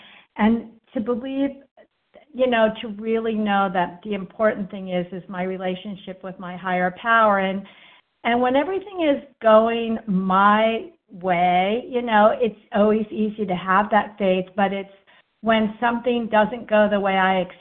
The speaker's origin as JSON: {"language": "English", "region": "Virginia", "country": "United States", "said": "from Virginia, Southwest Virginia."}